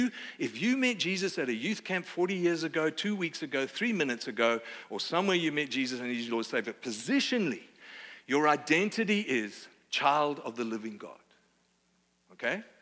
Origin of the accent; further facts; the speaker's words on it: Australia; I didn't behave as good as an Aussie could. So my practice and how I behaved was bad Aussie.